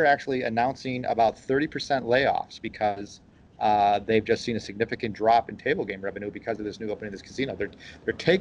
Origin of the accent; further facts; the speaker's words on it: Chicago, Illinois, United States; There's been a report issued on whether or not Chicago, Illinois, my hometown, go Cubs, is actually looking to build a casino within their city limits.